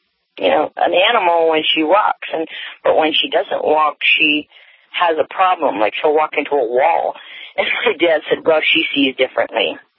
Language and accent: English; Harrisburg, Pennsylvania, United States; born there; I was born in the Harrisburg, Pennsylvania area to a Native father and to a woman from Wales.